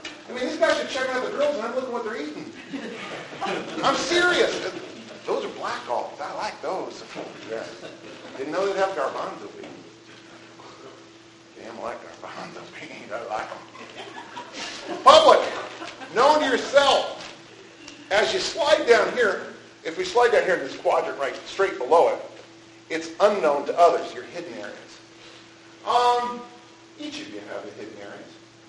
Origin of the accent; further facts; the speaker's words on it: California, United States; Some people know that I'm from California.